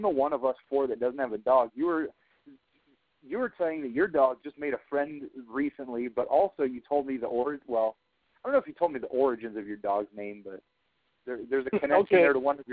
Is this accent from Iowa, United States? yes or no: yes; Fort Dodge, Iowa, United States; there are two cities that I've moved to since living and you know, being born and raised in Fort Dodge.